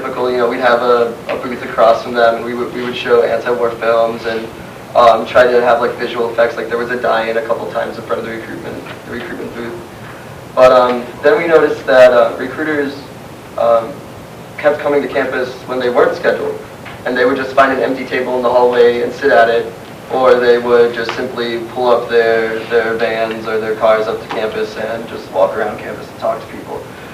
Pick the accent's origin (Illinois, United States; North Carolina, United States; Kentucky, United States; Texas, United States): Illinois, United States; Chicago; I'm from Chicago.